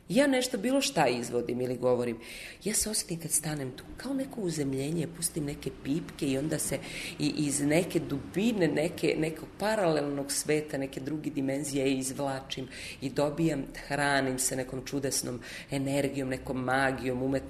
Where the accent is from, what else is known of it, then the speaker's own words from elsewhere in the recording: Eastern Serbia, Serbia; first language Vlach; Serbian is a second language; ja sam velika Srpkinja, ali sam zapravo Vlahinja. Ja sam iz istočne Srbije, moji roditelji su svi Vlasi, ali malo ima rođenih, moj maternji jezik Vlaški